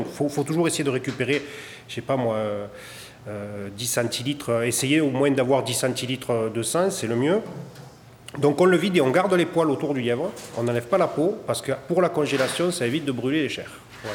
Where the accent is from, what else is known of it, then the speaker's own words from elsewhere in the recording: Ganges, Occitanie, France; born there; je suis né à Ganges, donc il y a 42 ans exactement. Je suis d'une famille de chasseurs.